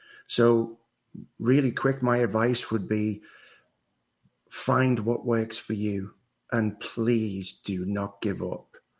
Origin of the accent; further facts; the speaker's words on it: Liverpool, North West England, United Kingdom; So in a summary, I was born and raised in Liverpool, England, had a mum and dad and a sister